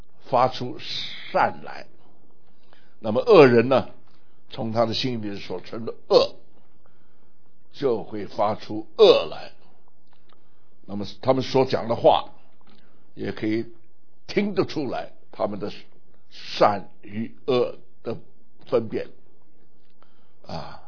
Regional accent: United States; Chinese is a second language; 我是美国人，他是中国人啊，喝的东西不太一样

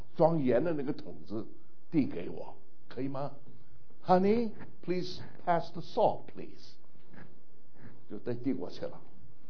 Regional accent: China; moved away as an adult; now in United States; 我刚来美国的时候，正好是美国的感恩节，11月。那么那个时候我在一个小地方读书，整个镇就是我一个中国人啊。

